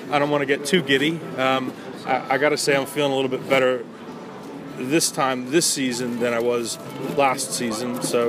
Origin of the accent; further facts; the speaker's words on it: United States; growing up in America, we were very lucky if we were able to get VHS tapes that were of that same year.